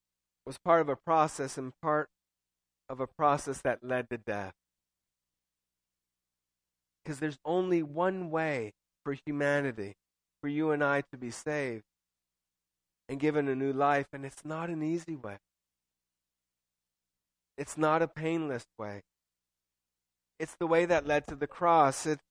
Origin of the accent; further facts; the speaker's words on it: Italy; when I was a kid growing up in Italy, we saw crucifixes. The nuns would come in and teach religion, and I was the Protestant kid